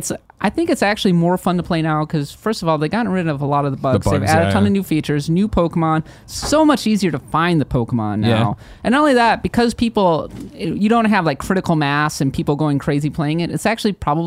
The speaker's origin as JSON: {"language": "English", "town": "St. Paul", "region": "Minnesota", "country": "United States", "tie": "born or raised there", "said": "St. Paul, Minnesota."}